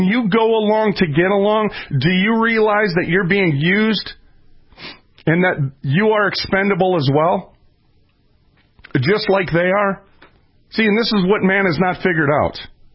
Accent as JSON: {"language": "English", "region": "Minnesota", "country": "United States", "said": "Well, I'm from Minnesota."}